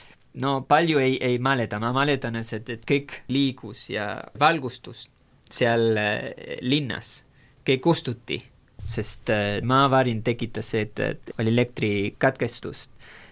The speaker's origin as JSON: {"language": "Estonian", "region": "Mendoza", "country": "Argentina", "tie": "born or raised there", "said": "kui tulime tagasi Buenos Airesest Mendozasse koolida"}